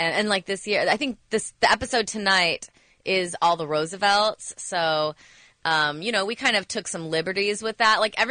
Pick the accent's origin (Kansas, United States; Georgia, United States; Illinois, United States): Illinois, United States; Rockford; But I'm also from Rockford, Illinois, so I don't know where that bloomed.